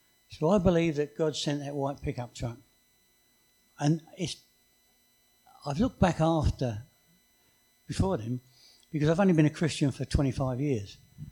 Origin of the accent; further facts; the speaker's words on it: England, United Kingdom; Being English, don't like the sun.